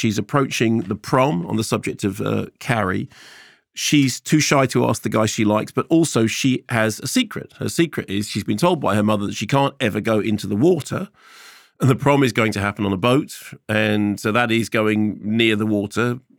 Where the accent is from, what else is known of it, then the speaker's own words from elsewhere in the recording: Canada; I'm saying I'm Canadian.